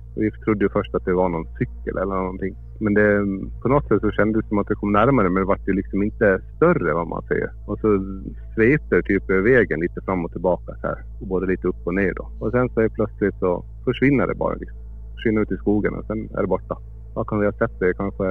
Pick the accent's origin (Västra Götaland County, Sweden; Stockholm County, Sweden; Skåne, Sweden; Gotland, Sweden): Gotland, Sweden; born there; moved away; Jag är född på Gotland. Ja. Jag flyttade ifrån för 12-13 år sedan.